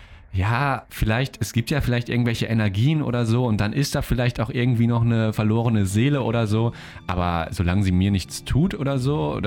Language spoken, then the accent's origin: German; Paderborn, North Rhine-Westphalia, Germany; das war noch in Paderborn, da wo ich aufgewachsen bin